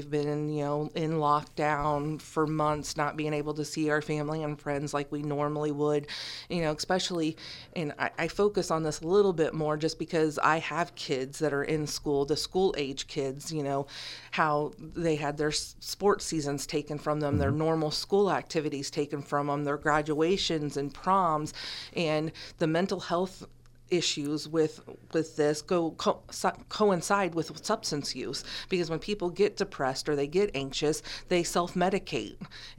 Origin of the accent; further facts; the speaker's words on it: Stronghurst, Illinois, United States; now in Macomb, United States; So I grew up in Stronghurst and have moved away for a while. And about 10 years ago, we came back to the area and we've been in Macomb since then.